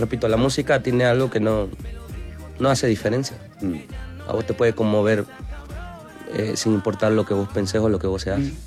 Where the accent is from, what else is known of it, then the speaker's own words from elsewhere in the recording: Bolivia; En mi país existe una distancia cultural entre Collas y Camba. Nunca fue impedimento de eso para nosotros poder llenar lugares en nuestro país.